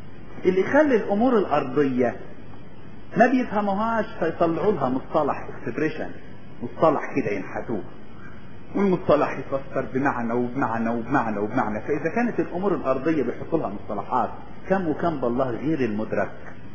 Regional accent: Upper Egypt, Egypt; احنا من الصعيد واعرف كده

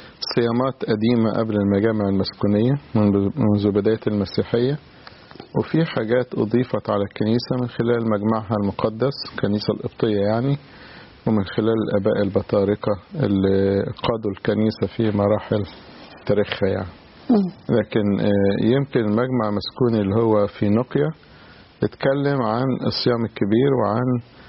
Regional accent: Egypt

